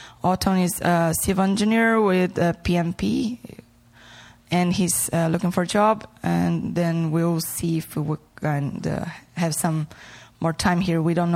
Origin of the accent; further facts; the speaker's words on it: Brazil; English is a second language; moved away; We came from Brazil to pursue a better life, obviously. Brazil is with a really troubled now, and we really are with broken hearts with that.